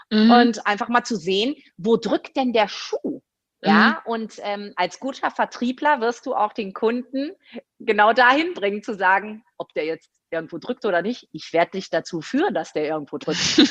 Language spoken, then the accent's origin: German; Rhineland, Germany; weil ich bin ja Rheinländerin, ne? Also war ich ja ganz viel im Pott unterwegs.